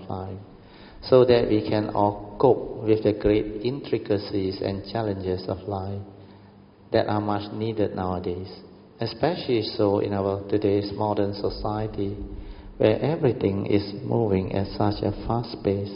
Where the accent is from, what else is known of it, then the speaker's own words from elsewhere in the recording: Kedah, Malaysia; English is a second language; So my problem was, when I was sent to an English school, where my hometown was a very, very rural and nobody speak English on there, all dialect on, then during the 60s. So I went to the English school, the best school in Kedah.